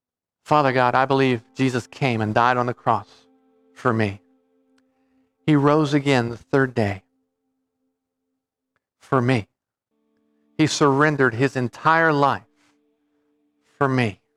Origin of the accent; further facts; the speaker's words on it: United States; I'm an American and grew up in a Christian home.